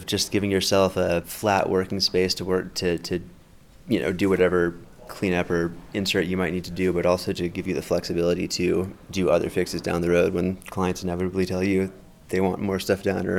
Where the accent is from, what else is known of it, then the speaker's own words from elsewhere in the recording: Los Angeles, California, United States; I'm from Los Angeles.